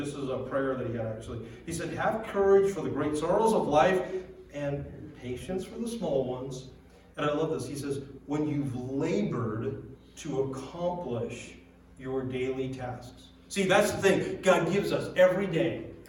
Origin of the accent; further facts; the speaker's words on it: Monterey, California, United States; now in South Lake Tahoe, United States; been up here in Tahoe for 16 years doing adult ministry primarily. But before that, I grew up in Monterey, lived in Monterey, worked at a church in Monterey for about 10 years.